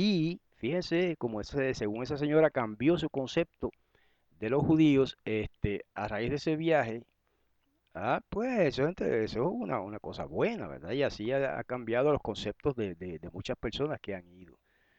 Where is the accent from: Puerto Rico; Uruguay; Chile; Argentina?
Puerto Rico; Guayama; Yo trabajé en una escuela para impedidos en Guayama, en mi pueblo.